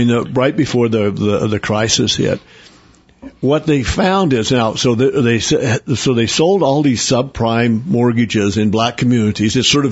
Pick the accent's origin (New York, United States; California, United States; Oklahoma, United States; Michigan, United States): Oklahoma, United States; When I was growing up in Oklahoma, people, my dad's friends would sue the government for fishing rights of a river in eastern Oklahoma